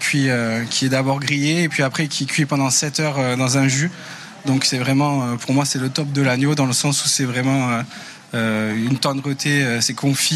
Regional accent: Toulouse, Occitanie, France; Je suis originaire de Toulouse, mais j'étais sur la côte aussi.

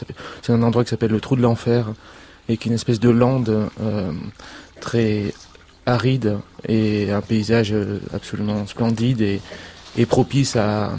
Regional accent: Pau, Nouvelle-Aquitaine, France; born there; parce que je suis né à Pau

